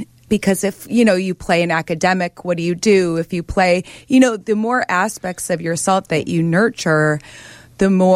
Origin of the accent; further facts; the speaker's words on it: Midwest, United States; And part of being a Midwesterner is having a work ethic.